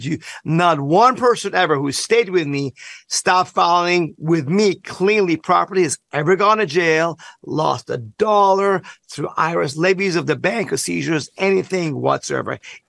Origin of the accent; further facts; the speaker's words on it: Iran; now in United States; I come from Iran, Stu.